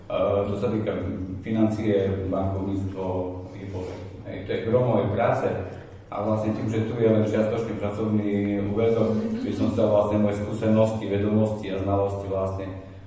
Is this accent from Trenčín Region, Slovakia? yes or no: no; Kežmarok, Prešov Region, Slovakia; pochádzam z Kežmarku, som ženatý, mám tri deti.